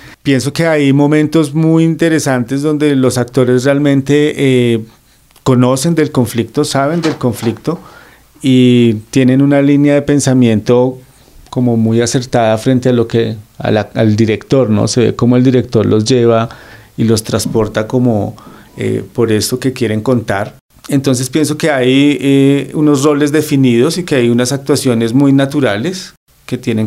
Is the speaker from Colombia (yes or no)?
yes; Colombia; de nosotros como colombianos.